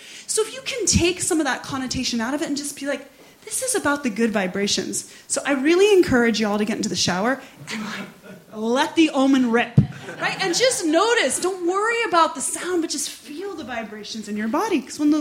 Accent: Northern Ireland, United Kingdom; growing up in Northern Ireland as I did in Corrymeela

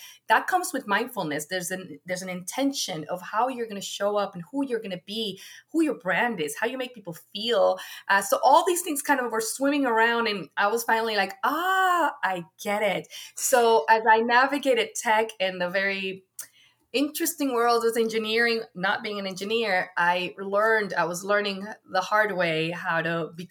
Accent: Florida, United States; I'm from South Florida.

